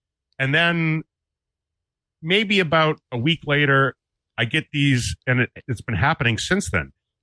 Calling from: Long Beach, California, United States; Long Beach, California.

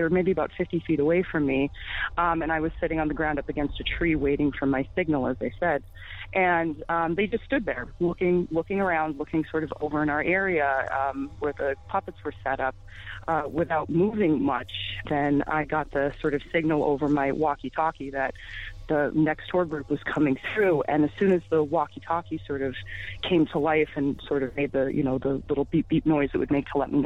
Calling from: Massachusetts, United States; Hi, I'm calling from Massachusetts.

